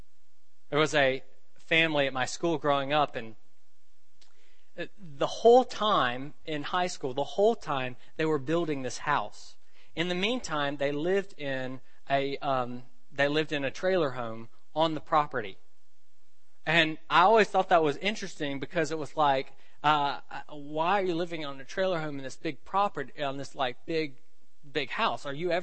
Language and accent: English; Memphis, Tennessee, United States; Where is my home? How much do I identify with the fact that I'm from Memphis or a southerner or whatever?